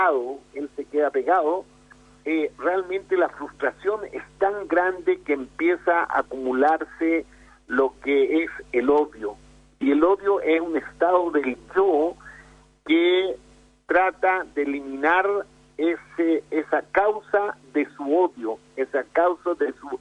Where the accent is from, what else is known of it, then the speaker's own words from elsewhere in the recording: Chile; en mi país, en nuestro Chile